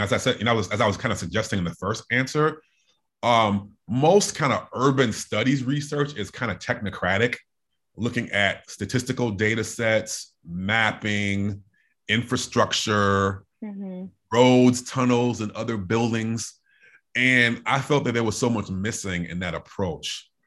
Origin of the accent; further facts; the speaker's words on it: Beloit, Wisconsin, United States; So I actually grew up in a college town in Wisconsin, Beloit, Wisconsin, but it's also a factory town.